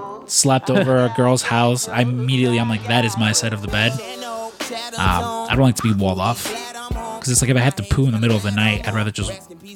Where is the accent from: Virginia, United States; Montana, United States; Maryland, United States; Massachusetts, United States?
Montana, United States; And of course, I'm originally from Montana.